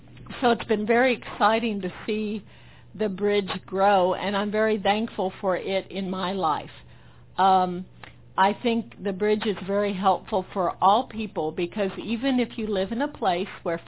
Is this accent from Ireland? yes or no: yes; Ireland; Well, as I say, I'm Irish, compulsive eater